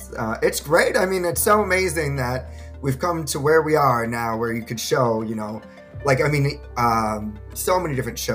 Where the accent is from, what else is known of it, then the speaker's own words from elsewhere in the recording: Saukville, Wisconsin, United States; now in Los Angeles, United States; I grew up in Saukville, Wisconsin, so, you know, like the middle of nowhere. I'm happy to be in LA.